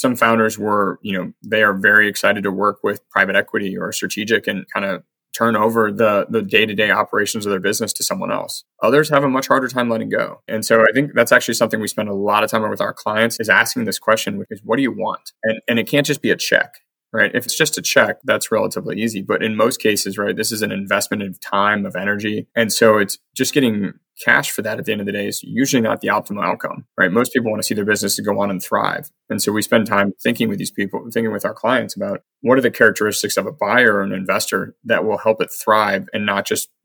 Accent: Paris, Île-de-France, France; my running routes will be used to improve sidewalks in my hometown in Paris

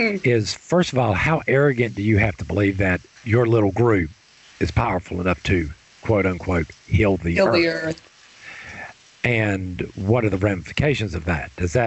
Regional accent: the South, United States; Let's admit it, I was raised in the South in the 70s.

